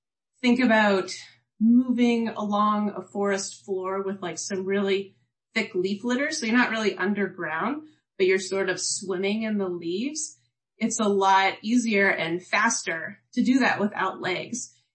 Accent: Kentucky, United States; I grew up in Kentucky, so there were a lot of salamanders there

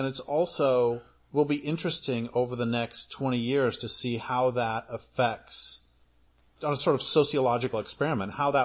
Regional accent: Colorado, United States; Yeah, even though I grew up in Colorado, I don't either.

